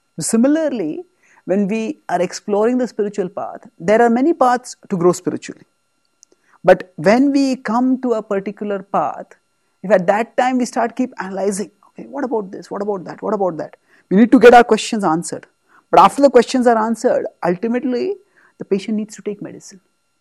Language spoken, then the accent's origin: English; India; It's like, I come from India, where people are mad for cricket.